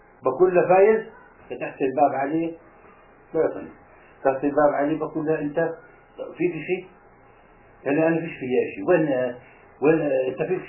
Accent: Hebron, West Bank, Palestine; من أنا من عندنا بالخليل

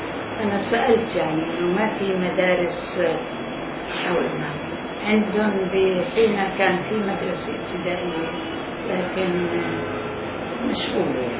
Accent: Palestine; أنا فلسطينية، جاي من فلسطين.

